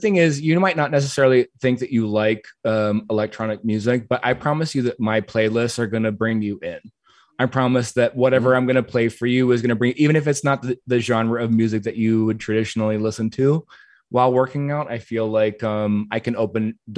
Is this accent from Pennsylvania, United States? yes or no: yes; Pennsylvania, United States; I grew up in Western Pennsylvania. I was a son of immigrant parents. There was like nothing to do there for kids like me